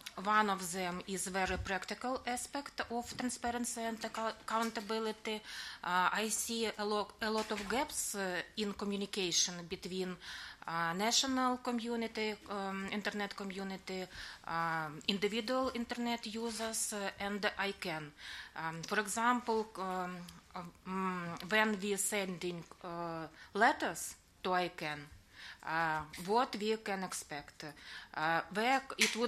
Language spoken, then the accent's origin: English; Ukraine; English is a second language; I am also from Ukraine.